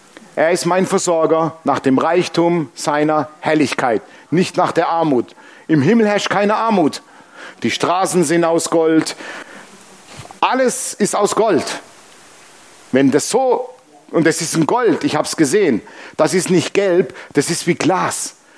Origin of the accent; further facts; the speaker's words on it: Baden-Württemberg, Germany; accent: Swabian; Ich habe ein komisches Deutsch, ich habe noch schwäbischen Dialekt